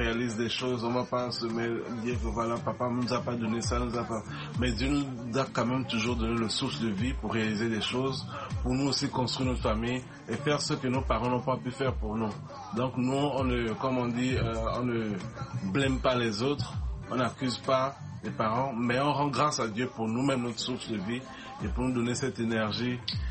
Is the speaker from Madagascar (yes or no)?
no; Togo; On a de la famille au Togo, autant pour moi. Et on a un peu de la famille au Togo aussi. Et nous, on a grandi au Togo particulièrement.